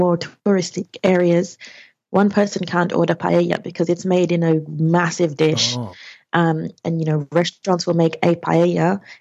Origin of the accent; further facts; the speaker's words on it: England, United Kingdom; you speak Spanish really well for an English person